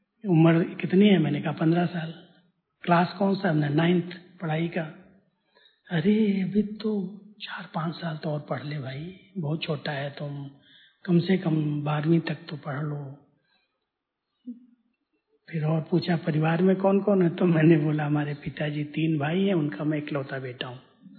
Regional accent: Uttar Pradesh, India; moved away; क्योंकि मैं यूपी से आया था

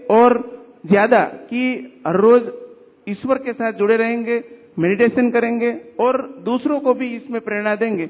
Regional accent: Surat, Gujarat, India; मैं सूरत से हूँ और गवर्नमेंट ऑफिसर हूँ।

